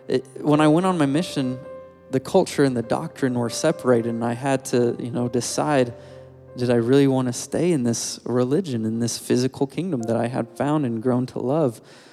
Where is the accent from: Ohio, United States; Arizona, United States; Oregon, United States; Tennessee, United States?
Tennessee, United States; Chattanooga; I grew up actually in a Christian home. I grew up in Tennessee, Chattanooga.